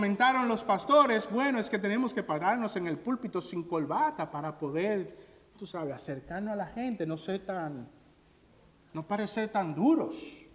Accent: Dominican Republic; Yo soy dominicano, me voy a dar el permiso de hablar de mi país.

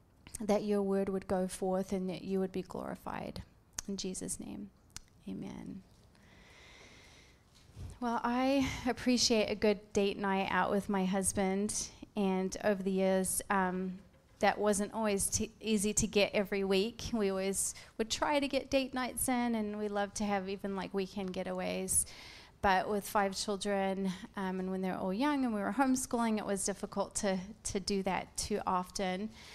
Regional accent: New Zealand; now in California, United States; We're from Southern California, but I'm originally from New Zealand, and so some of the neighborhoods were reminding me of where I grew up, and so it was kind of nice just to experience that.

